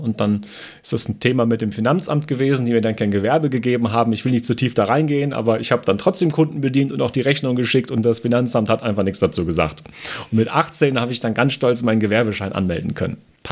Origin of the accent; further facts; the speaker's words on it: Germany; now in Austria; Ich komme ja aus Deutschland, das Unternehmen ist auch in Deutschland